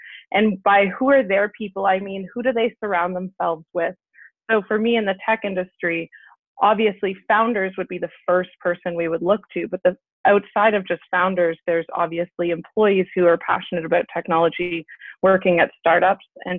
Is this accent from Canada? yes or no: yes; Canada; I'm a Canadian.